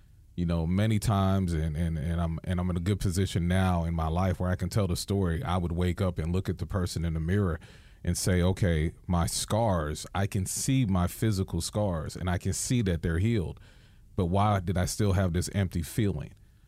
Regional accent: New York, United States; especially as a New Yorker, if you will.

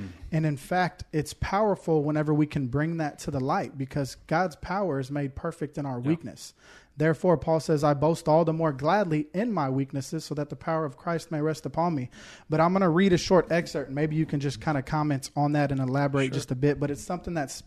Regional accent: Houston, Texas, United States; I'm from Houston originally.

